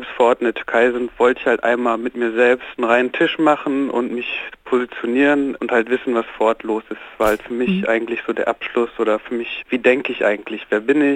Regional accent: Bottrop, North Rhine-Westphalia, Germany; also ich komme halt aus Bottrop, aus dem Ruhrgebiet. Mein Vater war bis 2000 unter Tage. Obwohl er halt unter Tage war, bin ich bis 2000, 2005 sehr türkisch aufgewachsen.

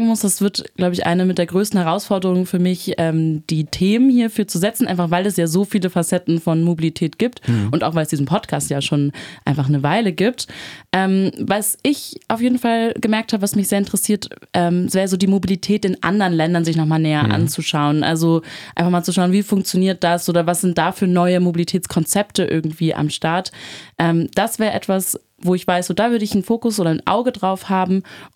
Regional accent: Lower Saxony, Germany; now in Leipzig, Germany; Ich komme aus der Nähe von Hannover, habe in Halle studiert, interkulturelle Studien auch.

